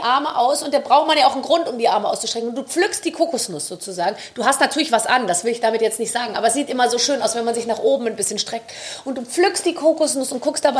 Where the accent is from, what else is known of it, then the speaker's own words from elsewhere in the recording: Munich, Bavaria, Germany; Ja, ich bin ja aus München.